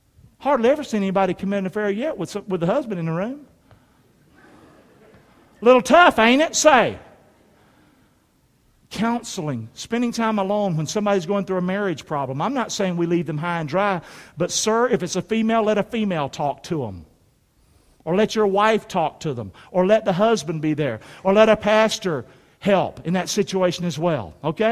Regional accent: Rockingham, North Carolina, United States; If I'm from Rockingham, North Carolina, I understand it, you can understand it.

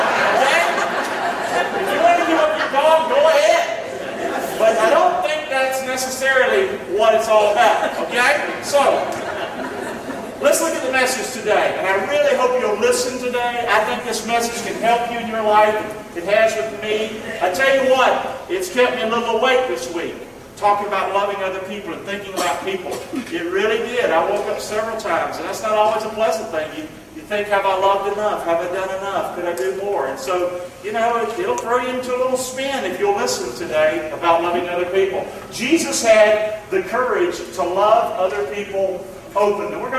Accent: North Carolina, United States; That dog came from my hometown in North Carolina.

